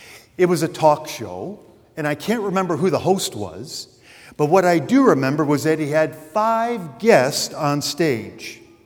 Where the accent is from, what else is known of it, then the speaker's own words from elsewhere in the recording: Detroit, Michigan, United States; if you're taking a trip from here to Detroit, Michigan, my hometown, by the way, there is one place